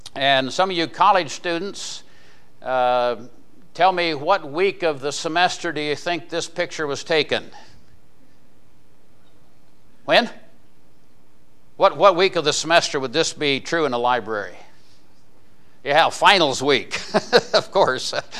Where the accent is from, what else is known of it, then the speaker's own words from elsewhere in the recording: Ohio, United States; Whenever I tell them I'm from Ohio, they said, "Oh, Cleveland?" No, not Cleveland.